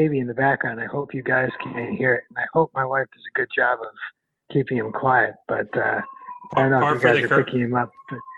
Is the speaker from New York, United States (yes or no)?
yes; New York, United States; I'm from New York, and I don't think I picked the Knicks.